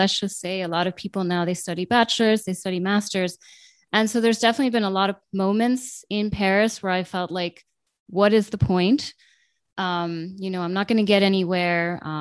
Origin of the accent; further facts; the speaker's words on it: Ireland; As you know, I came from Ireland, and as we both know